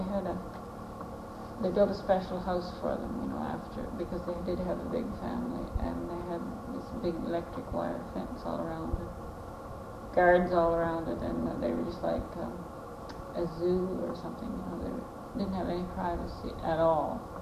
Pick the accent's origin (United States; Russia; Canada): Canada; Toronto, Ontario; born there; I was born in Toronto.